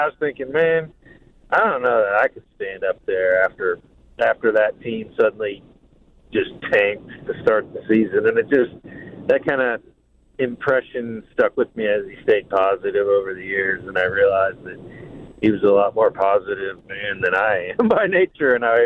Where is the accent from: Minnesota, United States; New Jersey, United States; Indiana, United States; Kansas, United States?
Kansas, United States; Chapman; But and I'm actually from Chapman, but we're going to Manhattan.